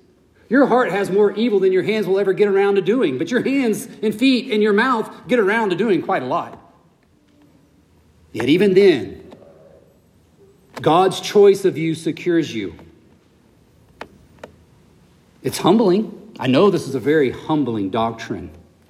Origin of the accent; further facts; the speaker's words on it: the South, United States; I love that I can because I'm from the South and we do it all the time.